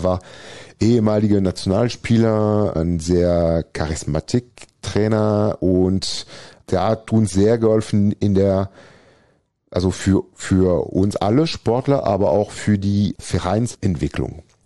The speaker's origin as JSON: {"language": "German", "town": "Valence", "region": "Auvergne-Rhône-Alpes", "country": "France", "tie": "born or raised there", "second_language": "German", "said": "Also ich groß gewachsen bin ich mal im Süden von Valence, da wo ich geboren bin."}